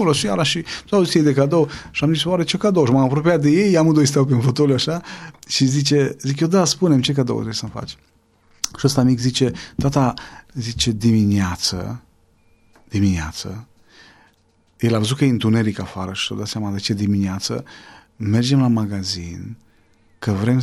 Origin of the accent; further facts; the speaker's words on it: Orșova, Mehedinți County, Romania; orașul unde am crescut eu în Orșova e micuț, 15.000 de oameni, 17.000, mă cunoșteau toți.